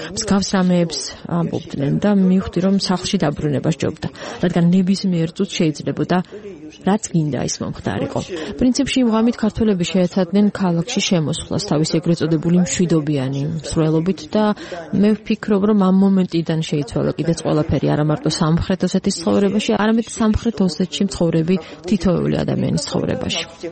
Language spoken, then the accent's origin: Georgian; South Ossetia, Georgia; Давибаде 1952 წელს ქალაქ ცხინვალში. მაშინ ეს იყო სამხრეთ ოსეთის ავტონომიური ოლქი, საქართველოს საბჭოთა სოციალისტური რესპუბლიკის შემადგენლობაში.